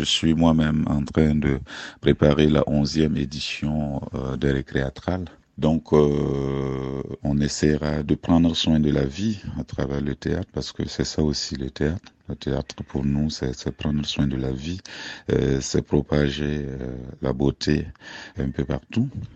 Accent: Burkina Faso; je suis burkinabé, j'habite à Ouagadougou

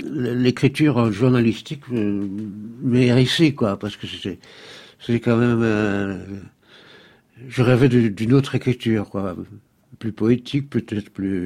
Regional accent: Boussu, Wallonia, Belgium; J'ai travaillé à l'âge de 15 ans dans une robinetterie à Boussu, mon village natal.

